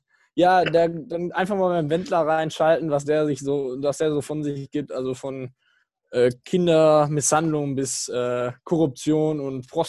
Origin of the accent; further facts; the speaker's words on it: Germany; was für mich persönlich als Deutscher überhaupt keinen Sinn ergibt